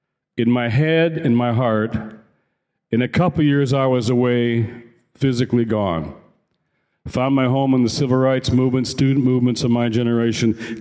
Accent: Detroit, Michigan, United States; When I was a kid growing up in Detroit, I like to walk around a little bit.

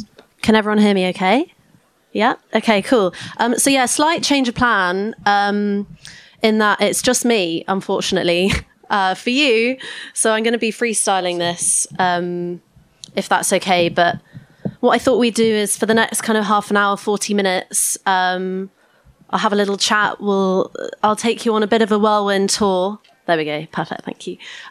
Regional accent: Exeter, South West England, United Kingdom; also born or lived in United States; But a bit about me, I'm from Devon. I was actually born in the States, but grew up in Exeter area

